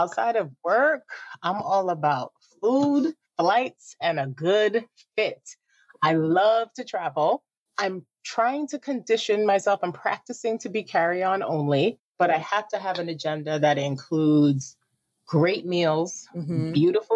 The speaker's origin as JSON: {"language": "English", "region": "New York", "country": "United States", "said": "So we live in Ohio. We're from New York. Originally, most of our friends and family are there, and we've met a lot of friends over the years being transplants."}